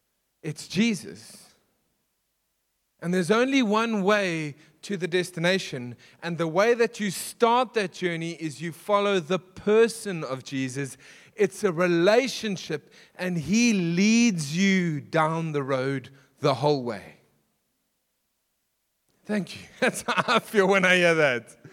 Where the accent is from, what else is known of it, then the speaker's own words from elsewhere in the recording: Nelspruit, Mpumalanga, South Africa; I grew up with surf stories my whole life, but I was stuck inland. It's like born to be a surfer, but stuck inland.